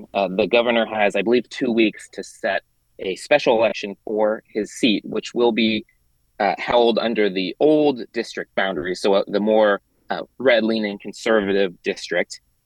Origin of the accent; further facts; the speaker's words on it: Sacramento, California, United States; I grew up outside Sacramento, so I'm not unfamiliar with it